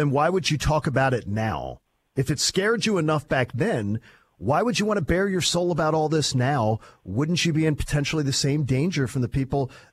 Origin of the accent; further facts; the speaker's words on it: Pennsylvania, United States; Growing up in Delaware County, Pennsylvania, gambling was prevalent.